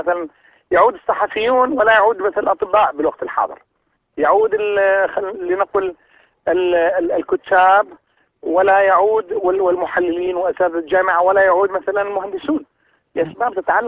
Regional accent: Iraq; أنا أعتقد أن بلدي العراق بالدرجة الأولى، رغم أنني عندما كنت في أوروبا كنت أعمل بشكل منتظم، حياتي سوف تنتهي في هذا البلد.

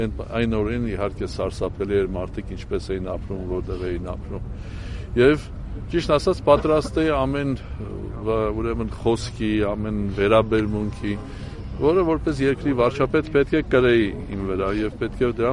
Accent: Gyumri, Shirak, Armenia; ոչ էլ մի հատ գյումրեցի եմ, որ ուզում եմ ստենա տուն առնա մոտ ապագայում

